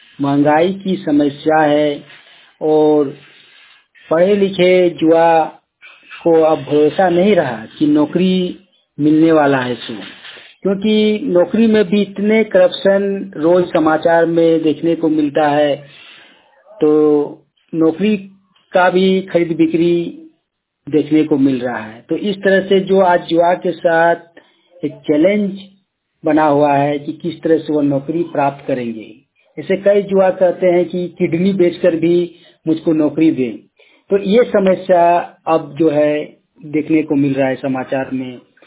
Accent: Kasmar, Jharkhand, India; सेन ग्राम कसमार चट्टी से हूँ, पंचायत कसमार जिला बोकारो का रहने वाला हूँ।

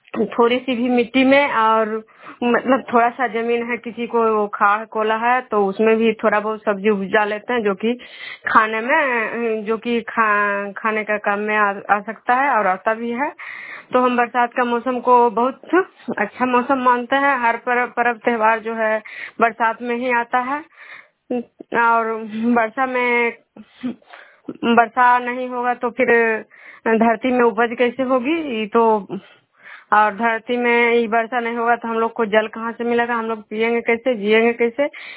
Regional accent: Khajra, Bihar, India; मैं बिष्णुपुर ग्राम खजरा पंचायत नालंदा जिला रंगनसा प्रखंड के निवासी हूँ।

